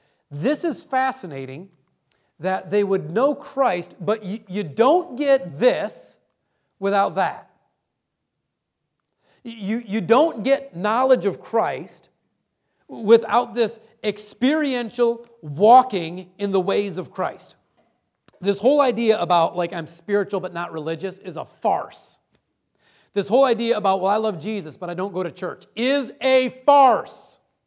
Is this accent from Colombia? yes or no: no; Detroit, Michigan, United States; I'm from Detroit. I get it.